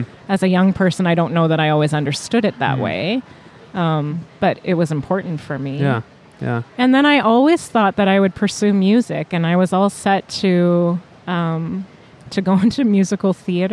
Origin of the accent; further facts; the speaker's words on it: Toronto, Ontario, Canada; I was born in Toronto. I was raised in North Toronto, which for most people would be considered a fairly affluent area of the city.